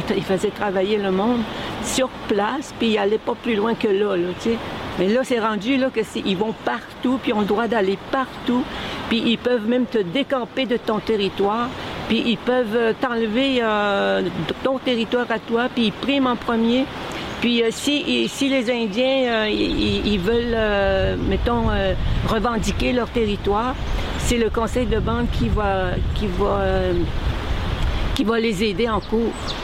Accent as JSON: {"language": "French", "town": "Matimekosh", "region": "Quebec", "country": "Canada", "tie": "born or raised there", "moved": "as an adult", "said": "Puis j'ai quitté Matamekouche, je venais d'avoir 19 ans. Puis après ça, ben, on est retourné dans les années 1980"}